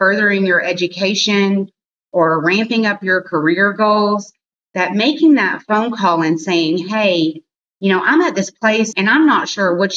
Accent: Texas, United States; We will have Mexican food because I'm from Texas.

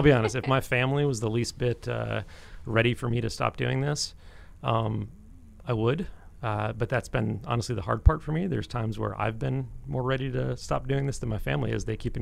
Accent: Connecticut, United States; So I grew up in Connecticut, right?

